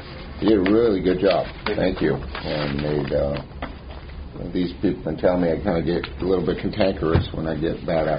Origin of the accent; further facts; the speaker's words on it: Pacific Northwest, United States; now in Arizona, United States; I grew up in the Northwest, so I knew the diving school up there up in Seattle for a lot of years